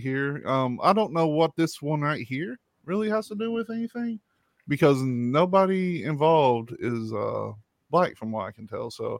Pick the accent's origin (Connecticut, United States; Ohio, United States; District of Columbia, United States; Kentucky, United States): Kentucky, United States; London; Something happened in my hometown that's starting to go a little viral. In London, Kentucky, there's been an incident that is making its rounds.